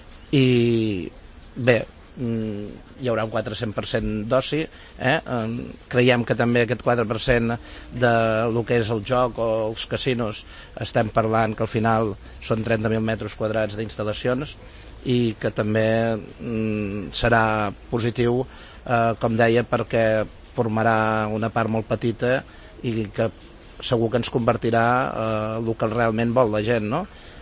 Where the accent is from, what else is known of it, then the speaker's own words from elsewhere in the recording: Reus, Catalonia, Spain; also born or lived in Salou; jo sóc realment mig de Reus, mig de Salou.